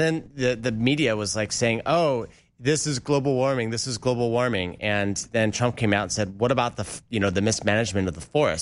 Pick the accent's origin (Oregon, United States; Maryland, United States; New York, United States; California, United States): Oregon, United States; Yeah, so I'm from Oregon originally, and last year was a really bad year for fires